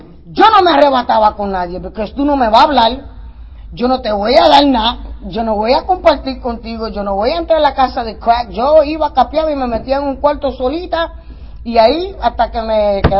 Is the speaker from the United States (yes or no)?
yes; New York, United States; estaba viviendo en Nueva York. Yo me crié toda mi vida en Nueva York y los 2 primeros años estuve en Nueva York